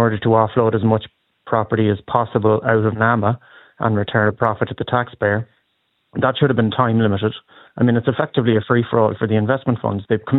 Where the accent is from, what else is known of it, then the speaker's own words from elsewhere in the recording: Galway, Connacht, Ireland; I'm from Galway myself